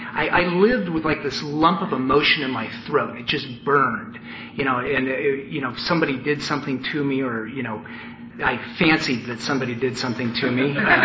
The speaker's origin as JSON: {"language": "English", "town": "Portland", "region": "Oregon", "country": "United States", "tie": "born or raised there", "said": "I grew up in Portland, and I was kind of a maybe upper middle class family."}